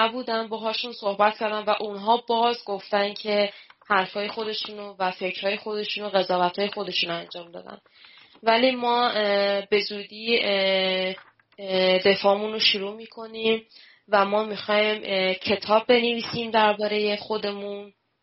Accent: Iran; now in London, United Kingdom; ما واقعا از زمانی که از ایران اومدیم خیلی دوره سختی رو گذروندیم.

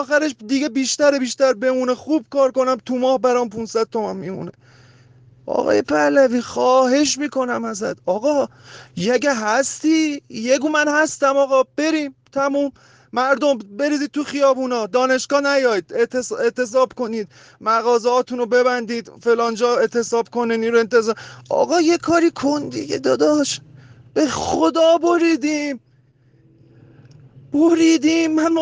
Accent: Iran; من فقط به عنوان یه ایرانی، یک نفر از این 80 میلیون نفر

